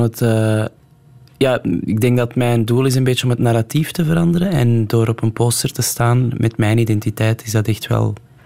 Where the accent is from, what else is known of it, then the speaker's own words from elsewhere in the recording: Antwerp, Flanders, Belgium; Ik ben op het Kiel opgegroeid. Dat is vlakbij een Beerschot.